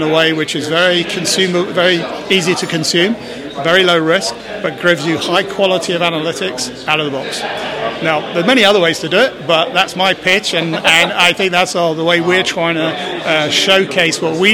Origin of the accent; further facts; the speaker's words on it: United Kingdom; accent: British; being British with a British accent